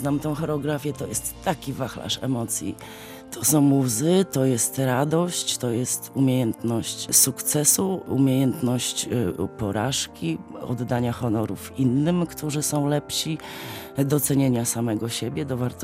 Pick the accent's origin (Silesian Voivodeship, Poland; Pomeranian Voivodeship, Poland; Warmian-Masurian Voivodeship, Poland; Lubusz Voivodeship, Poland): Pomeranian Voivodeship, Poland; Gdańsk; Ja jestem urodzoną gdańszczanką, po prostu dziewczyną z nadmorza. Ja kocham to miasto po prostu pełnym sercem. Cieszę się, że urodziłam się w tym mieście